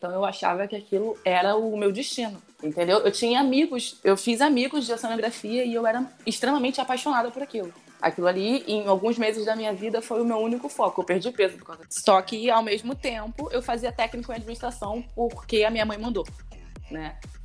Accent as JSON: {"language": "Portuguese", "region": "Rio de Janeiro", "country": "Brazil", "tie": "born or raised there", "said": "Não, eu nasci no hospital no Rio."}